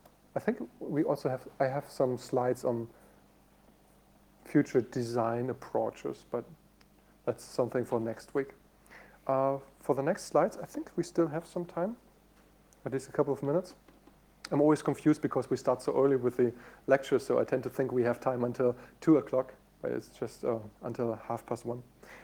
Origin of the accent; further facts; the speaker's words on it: North Rhine-Westphalia, Germany; English is a second language; So I'm from Nordrhein-Westfalen, which technically also belongs to the poorer part of Germany